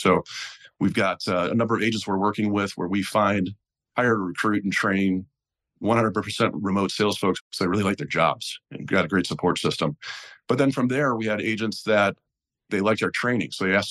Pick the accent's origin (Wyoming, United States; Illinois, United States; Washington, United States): Illinois, United States; Chicago; also born or lived in Eugene; now in Cupertino, United States; So I actually born and raised in Chicago. I opened my first agency in Eugene, 2004.